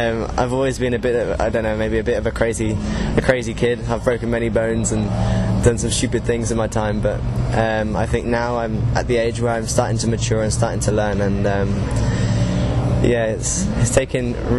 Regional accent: South East England, United Kingdom; I'm from Hampshire, which is just down south, outside London.

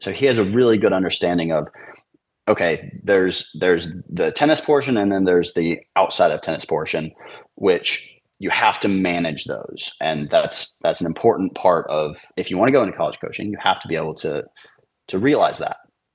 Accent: United States; Sometimes it can be hard as an American to go outside of the country and compete against those players.

